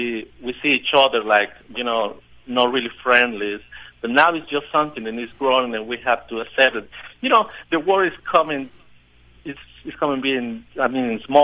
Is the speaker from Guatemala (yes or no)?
yes; Guatemala; moved away; I am from Guatemala.